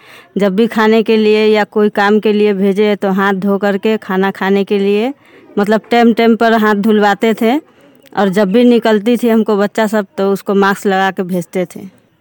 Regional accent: Sarfuddinpur, Bihar, India; और हम हनी समूह के सदस्य हैं और सरफुद्दीनपुर के रहने वाले हैं।

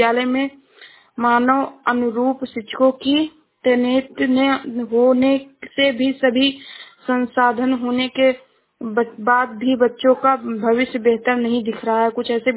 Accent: Uttar Pradesh, India; मैं जिला श्रावस्ती से हूँ।

